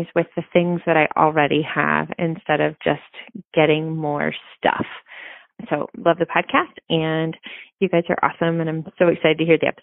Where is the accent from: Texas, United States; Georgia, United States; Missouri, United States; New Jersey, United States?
Georgia, United States; I'm from Georgia in the state, in a tiny town.